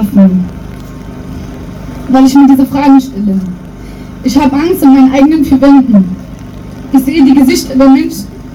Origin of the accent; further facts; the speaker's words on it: Berlin, Germany; born there; Ich bin 17 Jahre alt, gebürtige Berlinerin